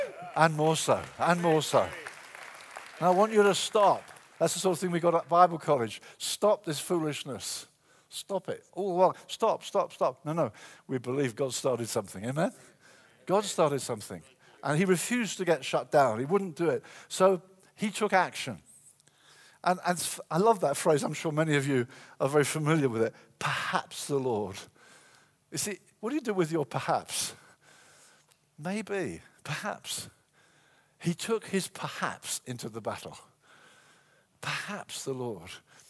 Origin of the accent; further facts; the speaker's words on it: Brighton, South East England, United Kingdom; I used to hire a big hall in my hometown of Brighton.